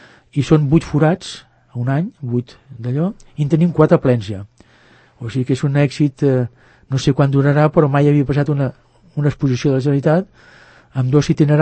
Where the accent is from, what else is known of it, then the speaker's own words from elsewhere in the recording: Sant Cugat, Catalonia, Spain; jo soc de Sant Vic, de Sant Cugat, estic molt implicat en Sant Cugat